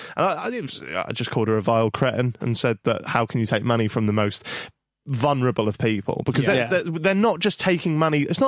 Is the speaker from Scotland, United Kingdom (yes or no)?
no; Norwich, East of England, United Kingdom; I'm from Norwich.